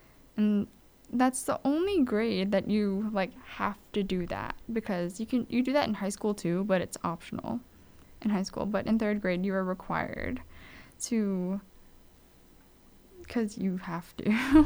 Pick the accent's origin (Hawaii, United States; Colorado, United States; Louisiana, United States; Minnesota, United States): Hawaii, United States; because growing up in Hawaii, this is just kind of things like you grew up around, it's part of the culture, and you just kind of like know these things.